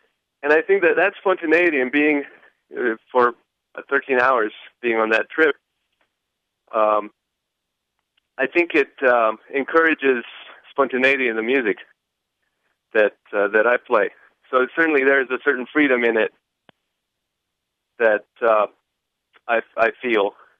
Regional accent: Slovenia; English is a second language; I grew up in Slovenia.

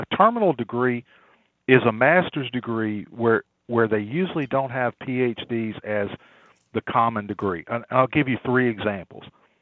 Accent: Hammond, Louisiana, United States; I was born in Hammond. I have lived right around Hammond, except when I had to go off for work. I've gone to work various places, but I live in Ponchatoula.

